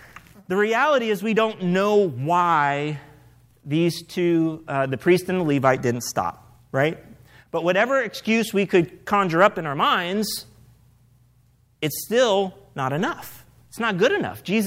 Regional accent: Ohio, United States; I grew up in Northeast Ohio, so I guess by default I'm a Browns fan.

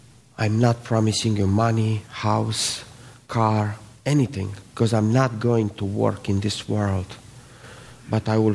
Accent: Brasov, Brașov County, Romania; born there; English is a second language; now in Cluj-Napoca, Romania; So this is Romania. I was born in Romania, in Brasov. In Brasov, it's in the middle of the country somewhere.

